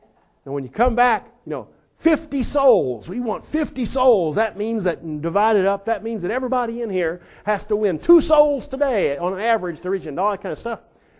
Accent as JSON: {"language": "English", "region": "Texas", "country": "United States", "said": "because I'm from Texas, went to Pensacola Bible Institute."}